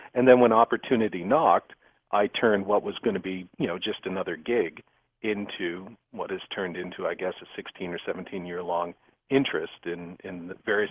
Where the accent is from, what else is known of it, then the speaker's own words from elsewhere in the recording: Canada; as a Canadian